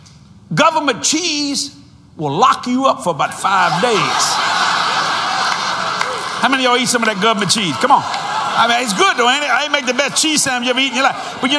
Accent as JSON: {"language": "English", "town": "New Orleans", "region": "Louisiana", "country": "United States", "said": "I'm from New Orleans, Louisiana. If you've been raised in New Orleans, you're Catholic at least once. We don't even have counties. We have parishes."}